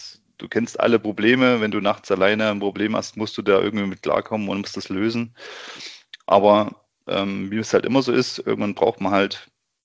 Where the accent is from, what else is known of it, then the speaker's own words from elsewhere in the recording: Thuringia, Germany; now in Munich, Germany; Eigentlich komme ich ja aus Thüringen, wie man auch hört. Genau, aus einem kleinen Dorf in der Nähe von Weimar.